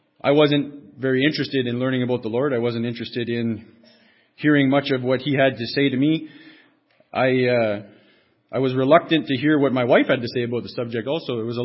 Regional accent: Valgania, Ontario, Canada; I come from Valgania, Ontario. I attend the chapel in Iroquois Falls.

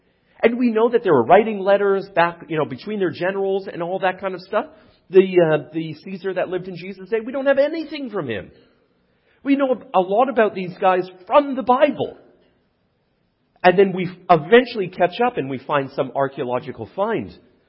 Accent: Alberta, Canada; I'm from Alberta.

